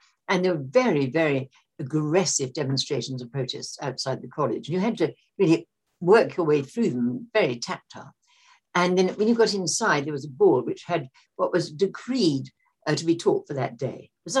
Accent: London, United Kingdom; Well, I was born and brought up in London, and I was there in the early stages of the war.

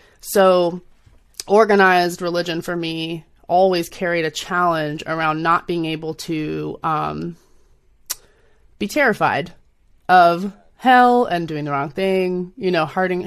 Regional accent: New Jersey, United States; But I was raised in New Jersey. I was grown up in the northeast of the United States, and part of a family of like mixed ethnicity.

